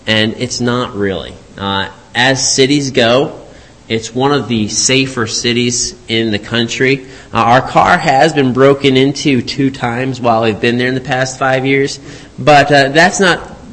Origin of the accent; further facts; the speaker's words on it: New England, United States; And your springs are like they are where I grew up in New England, kind of muddy and gray all the time.